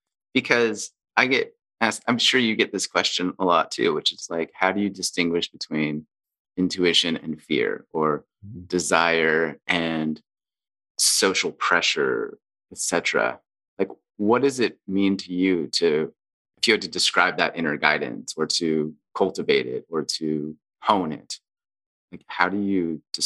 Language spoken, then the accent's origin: English; Midwest, United States; now in Hawaii, United States; I'm like from the Midwest. I live in Hawaii.